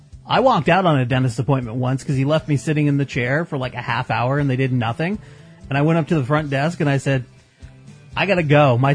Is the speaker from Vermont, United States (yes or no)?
yes; Vermont, United States; my hometown has 800.